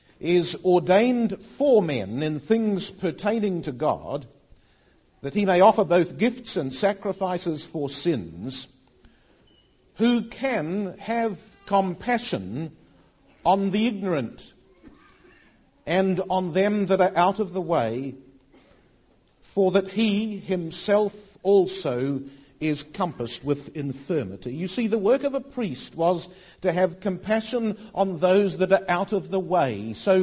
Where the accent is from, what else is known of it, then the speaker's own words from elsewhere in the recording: New Zealand; I'm from New Zealand, and there on the other side of the world